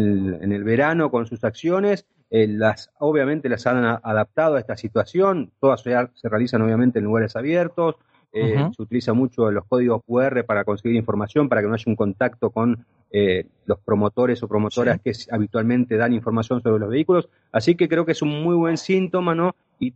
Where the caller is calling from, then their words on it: Argentina; hicimos mucha fuerza de acá de Argentina.